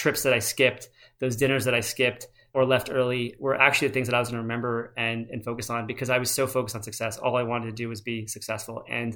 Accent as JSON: {"language": "English", "country": "United States", "tie": "born there", "said": "But I was born in America."}